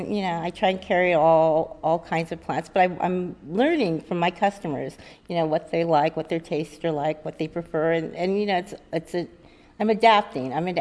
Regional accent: San Francisco, California, United States; Born and raised in San Francisco, native.

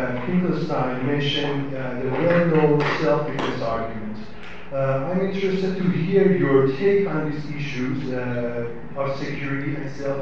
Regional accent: Iran; I was born and raised in Iran

